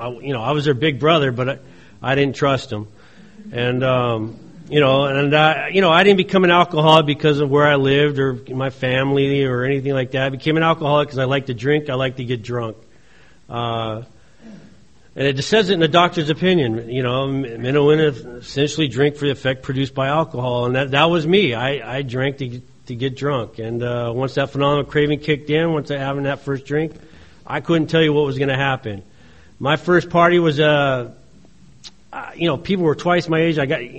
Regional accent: Torrance, California, United States; And I grew up in the South Bay area, Torrance, Redondo Beach.

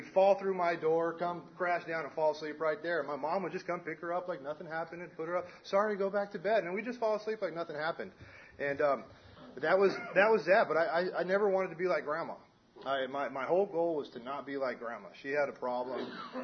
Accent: San Diego, California, United States; So, I'm from San Diego. I grew up in a normal Southern California family.

